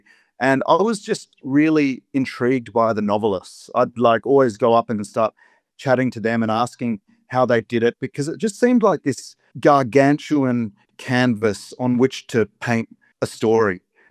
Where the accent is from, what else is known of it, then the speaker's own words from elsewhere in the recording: Queanbeyan, New South Wales, Australia; about growing up in Queanbeyan